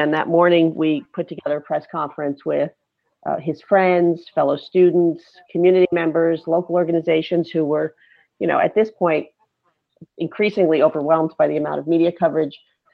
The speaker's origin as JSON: {"language": "English", "region": "New York", "country": "United States", "said": "Anyway, I'm from New York."}